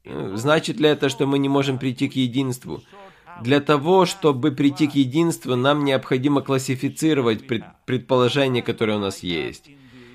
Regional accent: Argentina; now in -; Я из Аргентины. Даже если вы из Аргентины, то, знаете, я жил в Аргентине почти 100 лет назад. Мое детство было.

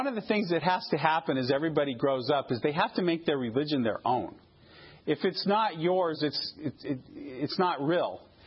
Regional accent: Loma Linda, California, United States; I grew up in Loma Linda. I don't know how many generations Seventh-day Adventist.

